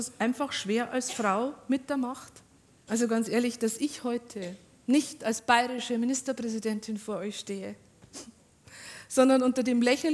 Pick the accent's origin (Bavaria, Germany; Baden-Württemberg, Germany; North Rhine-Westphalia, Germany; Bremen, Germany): Bavaria, Germany; Ich bin aus Niederbayern. Bei uns ist das Getreidesilo höher wie der Kirchturm.